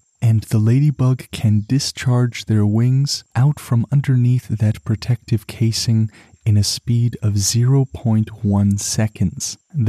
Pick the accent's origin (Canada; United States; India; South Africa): Canada; Now, as a Canadian back home away from this Costa Rican forest, I'm most used to that red insect with its spattered black spots.